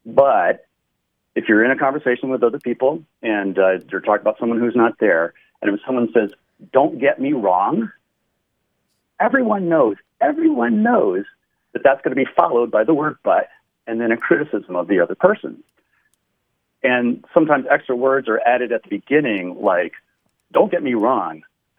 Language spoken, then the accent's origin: English; the South, United States; now in Dryden, United States; Well, I am a transplant from the South, and I really enjoy observing differences in the ways people use words to express themselves where I live now in upstate New York versus where I grew up.